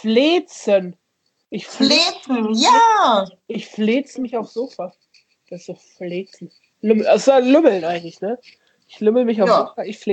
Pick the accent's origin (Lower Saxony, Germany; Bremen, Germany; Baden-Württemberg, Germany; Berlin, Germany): Lower Saxony, Germany; Ich komme ja aus der Grenzregion Osnabrück, Ostwestfalen, so, ne?